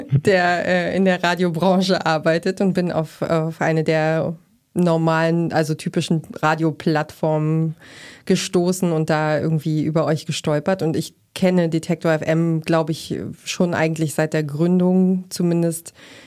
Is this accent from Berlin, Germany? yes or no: yes; Berlin, Germany; Ich bin ursprünglich aus Berlin. Und das ist dann aber, also der Dialekt ist dann, glaube ich, irgendwann verloren gegangen über die vielen Umzüge und Neuanfänge und Wohnungswechsel und so.